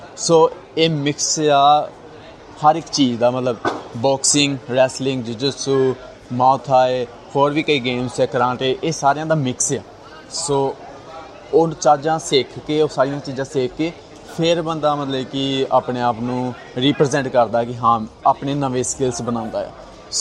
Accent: Miankot, Punjab, India; now in Melbourne, Australia; ਹਾਂਜੀ, ਮੈਂ ਤਾਂ ਪੰਜਾਬ ਤੋਂ ਆ, ਗੁਰਦਾਸਪੁਰ ਤੋਂ, ਪਿੰਡ ਸਾਡਾ ਮੀਆਂਕੋਟ ਆ ਤੇ ਇੱਥੇ ਮੈਂ ਆਇਆ ਸੀਗਾ 2022 ਚ ਅਗਸਤ ਮਹੀਨੇ ਐਂਡ ਅਪਰੋਕਸ ਮੈਨੂੰ 3 ਜਾਂ 3.5 ਸਾਲ ਹੋ ਚੁੱਕੇ ਆ।

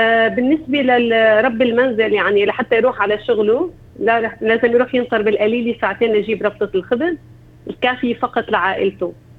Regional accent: Syria; now in Australia; حتى نحن كسوريين نحن جالية منا قديمة بإستراليا، نحن جالية جديدة

